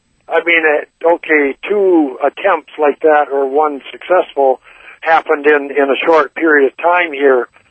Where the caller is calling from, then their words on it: Ely, Minnesota, United States; 20 miles from Ely, Minnesota, in northeastern Minnesota.